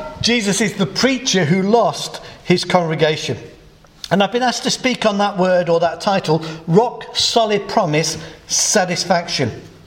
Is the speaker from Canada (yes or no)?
no; England, United Kingdom; Now, I'm from the Midlands. I grew up on a council estate. I'm one of nine children in a three-bedroomed house.